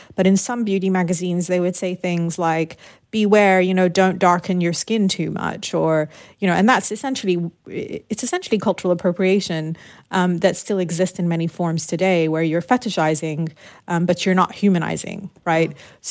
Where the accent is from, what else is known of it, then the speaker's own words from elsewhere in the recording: United Kingdom; Because I had spent so much of my childhood growing up in the United Kingdom, my parents had moved there during the Lebanese Civil War.